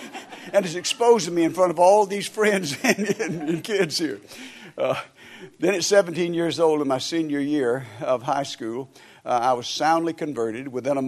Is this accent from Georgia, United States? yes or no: no; Gadsden, Alabama, United States; Now, I'd never been out of my hometown much at that time, little Gadsden, Alabama, where John and I are from.